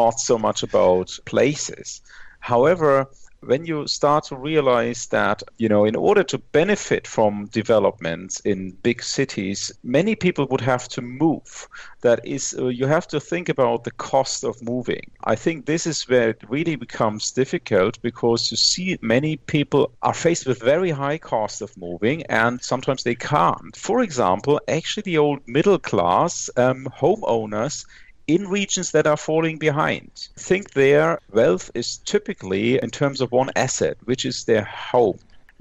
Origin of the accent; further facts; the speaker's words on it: Bavaria, Germany; now in Berlin, Germany; Let's say I'm from Berlin. Originally, I'm from Bavaria.